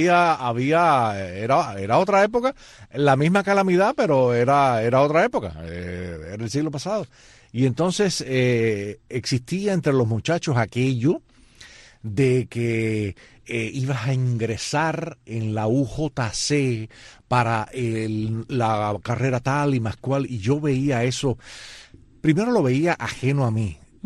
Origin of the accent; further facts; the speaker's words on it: Cuba; moved away; cuando me fui de Cuba